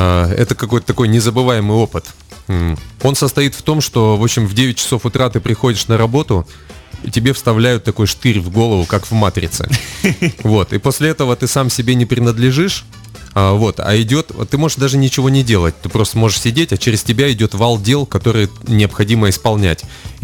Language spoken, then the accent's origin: Russian; Far East, Russia; ну и мы тоже с Дальнего Востока все смотрим в сторону